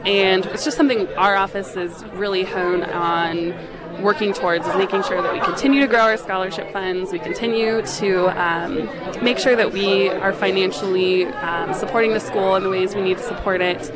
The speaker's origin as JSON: {"language": "English", "region": "South Dakota", "country": "United States", "said": "I'm not. I'm actually from South Dakota."}